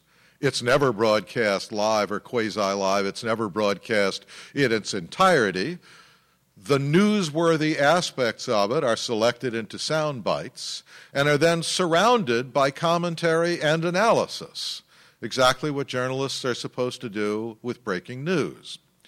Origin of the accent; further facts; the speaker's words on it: United States; As an American journalist, I've always been both proud and supremely comforted to know that because I am an American journalist